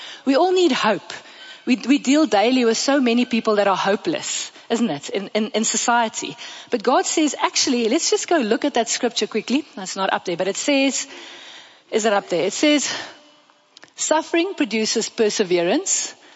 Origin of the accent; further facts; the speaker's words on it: Namibia; moved away; now you must know we came from Namibia where they played 4 hockey matches in the year and then the season's over because there's only 4 schools on the coast.